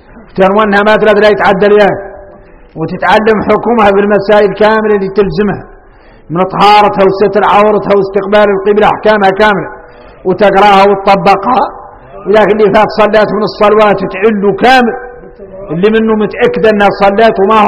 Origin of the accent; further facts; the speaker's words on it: Mauritania; احنا موريتاني عندنا شي شريعة وعندنا شي ذريعة